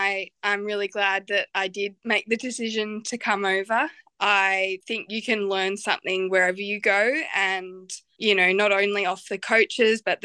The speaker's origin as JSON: {"language": "English", "country": "Australia", "said": "me being an Australian player"}